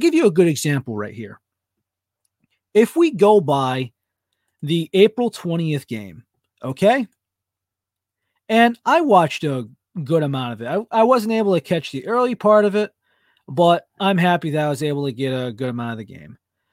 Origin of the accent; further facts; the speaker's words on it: Danbury, Connecticut, United States; I started growing up in Danbury, Connecticut, and I have my cousin who, me and him are a month and a couple of days apart.